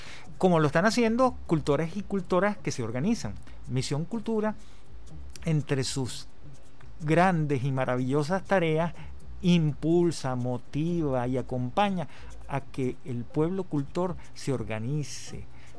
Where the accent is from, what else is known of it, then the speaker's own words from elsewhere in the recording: Venezuela; Es para tratar de construir, reafirmar nuestra identidad como venezolano